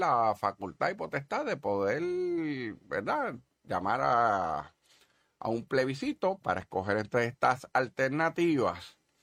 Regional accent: Puerto Rico; para todos los efectos somos gringos, nuestra ciudadanía no es puertorriqueña, el pasaporte de nosotros es americano, nuestra ciudadanía es la misma ciudadanía de Estados Unidos

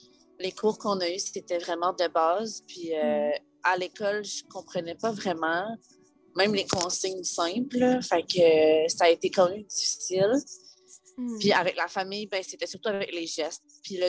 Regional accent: Quebec, Canada; accent: Quebec; parce que surtout nous, avec notre accent, puis nos expressions là, propres au Québec.

